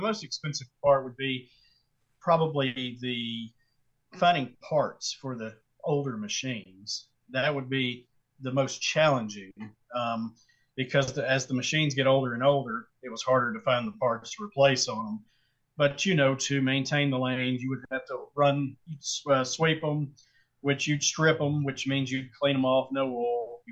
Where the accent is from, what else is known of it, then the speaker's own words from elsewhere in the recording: Nashville, Tennessee, United States; Well, being born and raised in Nashville, I was already familiar with Donaldson.